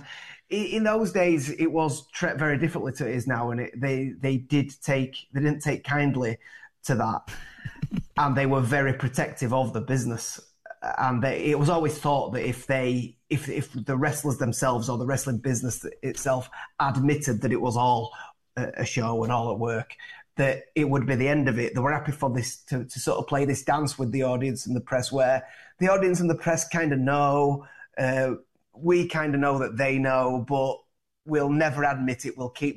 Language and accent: English; Featherstone, Yorkshire and the Humber, United Kingdom; now in Huddersfield, United Kingdom; I'm from Huddersfield, that's where I live now, but I'm originally from a small mining village of Featherstone, just down the road.